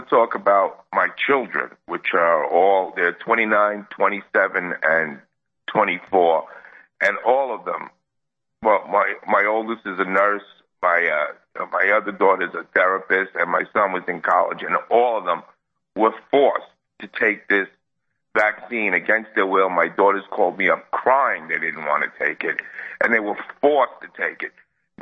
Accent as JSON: {"language": "English", "region": "New York", "country": "United States", "tie": "born or raised there", "said": "I'm a New Yorker. I grew up in New York."}